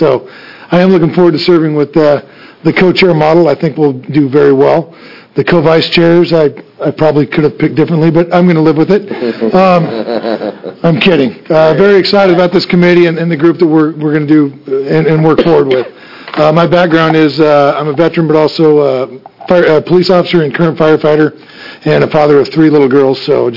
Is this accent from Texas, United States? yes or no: no; Gresham, Oregon, United States; representative of House District 50, which is Gresham. Excited to represent my hometown.